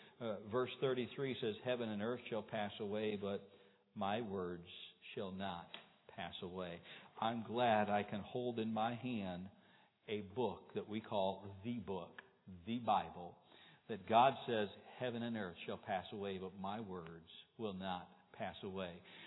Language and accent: English; United States; Some things I'm a very impatient person because I'm an American.